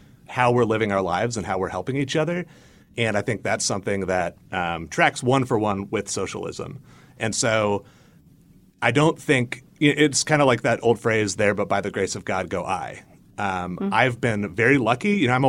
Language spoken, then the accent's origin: English; Indiana, United States; I grew up in Indiana, and so Hamilton County district going blue seemed just way outside the realm of possibility.